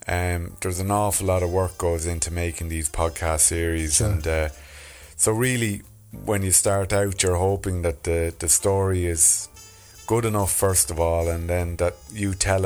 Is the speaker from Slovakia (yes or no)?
no; Naas, Leinster, Ireland; moved away as an adult; now in London, United Kingdom; I'm from Naas in County Kildare, and I moved to London in 2008 for 3 months, and you know, never went back, but would still be very much attached to home. My mum and dad are still there